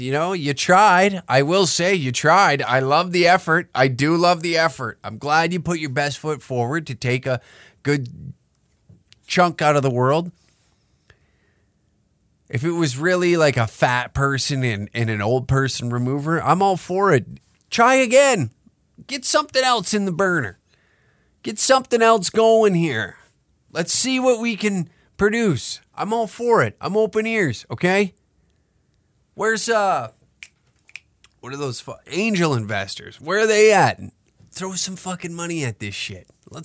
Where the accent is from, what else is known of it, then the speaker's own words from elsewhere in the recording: Taber, Alberta, Canada; he's a bar owner in my hometown of Taber, Alberta.